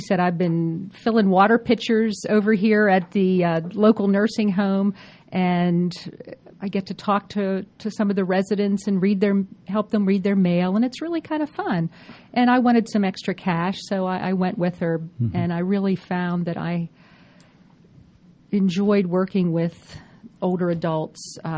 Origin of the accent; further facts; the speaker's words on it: Altoona, Pennsylvania, United States; No, I'm from Pennsylvania, from central Pennsylvania, a small town named Altoona.